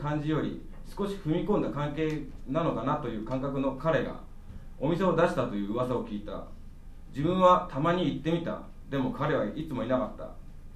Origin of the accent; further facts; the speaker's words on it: Nagano, Japan; 長野県から来た